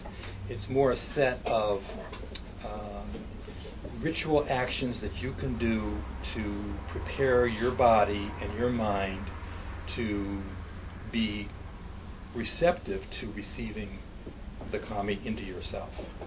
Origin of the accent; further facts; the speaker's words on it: United States; So this is kind of foreign to me as an American brought up in a different way.